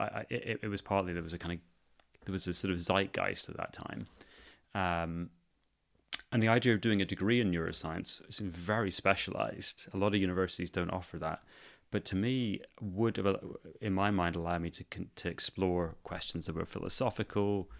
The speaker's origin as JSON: {"language": "English", "town": "Edinburgh", "region": "Scotland", "country": "United Kingdom", "tie": "born or raised there", "said": "This is where I grew up in Edinburgh."}